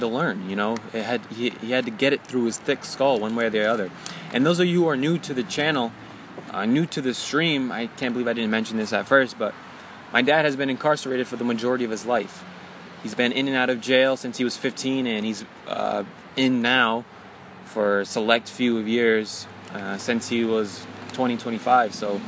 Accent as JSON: {"language": "English", "region": "Michigan", "country": "United States", "said": "I am from Michigan."}